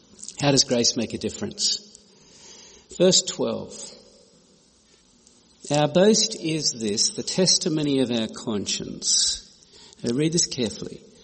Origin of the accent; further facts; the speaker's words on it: Canada; and I am a Canadian.